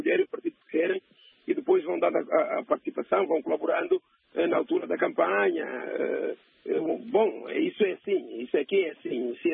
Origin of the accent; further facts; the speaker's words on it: Angola; muito menos valor como angolano, como cidadão.